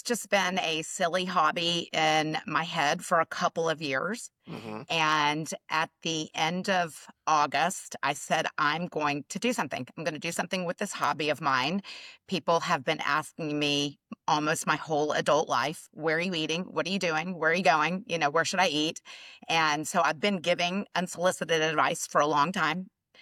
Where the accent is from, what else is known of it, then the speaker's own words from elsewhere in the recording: Tennessee, United States; also born or lived in Atlanta; now in Hilton Head, United States; I'm originally from Tennessee. I lived in Atlanta for almost 30 years and moved to Hilton Head almost 7 years ago.